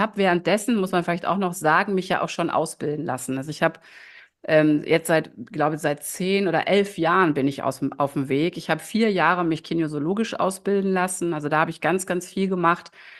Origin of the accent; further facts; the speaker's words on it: Düsseldorf, North Rhine-Westphalia, Germany; also born or lived in Ratingen; Also ich bin 51 Sommer jung. Ich lebe in Düsseldorf. Das ist auch meine Heimatstadt, meine Herzstadt. Ich bin zwar in Ratingen geboren, aber vom Herzen immer schon Düsseldorferin.